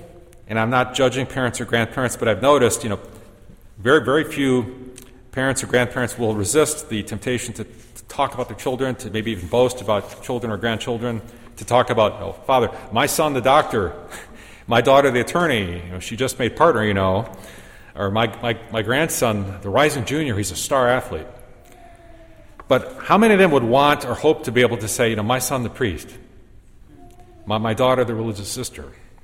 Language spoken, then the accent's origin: English; Dearborn, Michigan, United States; born there; I was born on October 27th, 1968, in Dearborn, Michigan, in Oakwood Hospital … that's who I am.